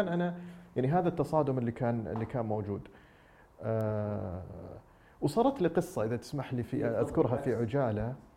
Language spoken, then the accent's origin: Arabic; Riyadh, Riyadh Province, Saudi Arabia; also born or lived in Jeddah; أنا ولدت وعشت وترعرعت بداية أيامي في مدينة الرياض، وهذه معلومة ما يعرفها الكثير، ثم درست المتوسطة في الرياض. بعد ذلك انتقلت.